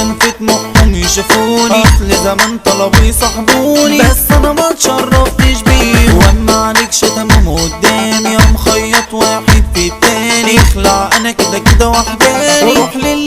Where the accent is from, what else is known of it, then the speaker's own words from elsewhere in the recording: Upper Egypt, Egypt; انا صعيدي